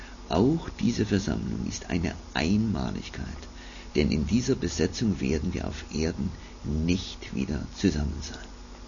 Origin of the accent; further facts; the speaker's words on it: Saxony, Germany; dann komme ich eben aus Mitteldeutschland. Ja, ich komme aus dem Erzgebirge, etwa so in der Gegend Aue, Annaberg herum. Ich wurde von Gott verhältnismäßig sehr früh auf dem Glaubensweg gestellt